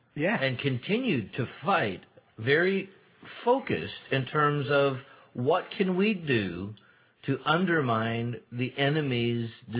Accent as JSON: {"language": "English", "region": "Scotland", "country": "United Kingdom", "said": "I'm Scottish, too."}